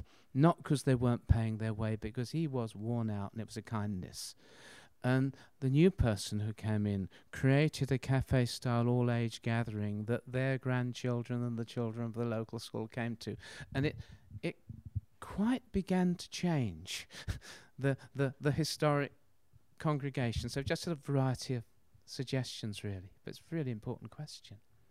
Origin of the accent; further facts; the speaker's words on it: United Kingdom; I mean, we're British, after all, or whatever it may be.